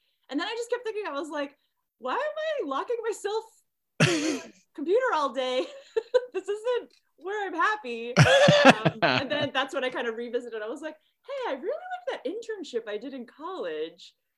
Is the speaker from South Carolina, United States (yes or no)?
no; New Jersey, United States; I grew up in New Jersey. So we have some nice museums near us where I grew up.